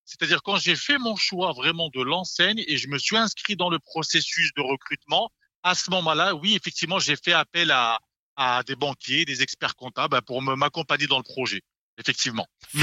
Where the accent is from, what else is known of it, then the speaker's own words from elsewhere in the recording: south-east France, France; born there; je voulais rester sur la région sud-est, hein, c'est ma région natale.